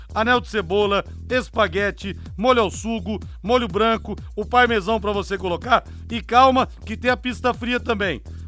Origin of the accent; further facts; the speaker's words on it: São Paulo, Brazil; Eu sou paulista, né? Paulista adora chopp com pastel.